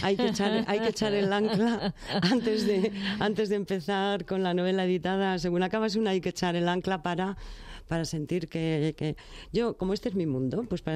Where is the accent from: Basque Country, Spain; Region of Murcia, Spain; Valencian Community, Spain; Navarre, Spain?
Basque Country, Spain; Bilbao; moved away as an adult; now in Madrid, Spain; yo nací en Bilbao y estuve viviendo allí hasta los 18 años. Y luego viví en Madrid, bueno, vivo en Madrid, de hecho.